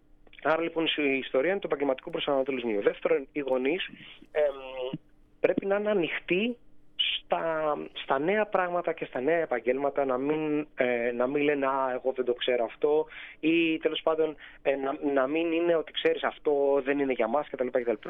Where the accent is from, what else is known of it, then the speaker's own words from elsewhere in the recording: Larissa, Thessaly, Greece; εγώ γεννήθηκα και μεγάλωσα στη Λάρισα. Είναι η γενέτειρά μου, πηγαίνω πολλές φορές τα καλοκαίρια.